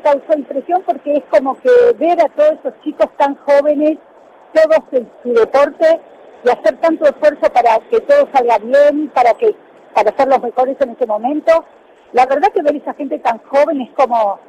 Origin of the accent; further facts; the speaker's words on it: Buenos Aires, Argentina; yo soy de Buenos Aires.